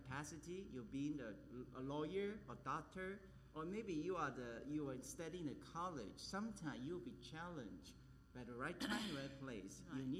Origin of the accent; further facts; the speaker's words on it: Malaysia; I'm from Malaysia, it's my background